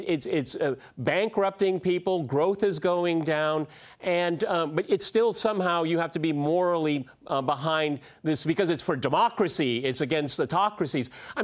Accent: United States; now in Russia; I'm an American, I've been living in Russia a long time, and I used to be an academic historian in the United States.

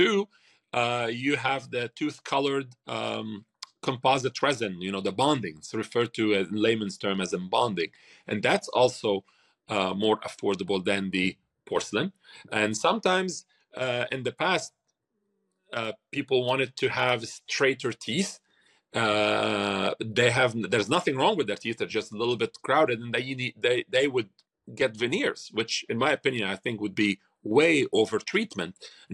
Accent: Lebanon; English is a second language; I mean, I'm originally from Lebanon, and it's different when I go there and I look and see that it's not the same.

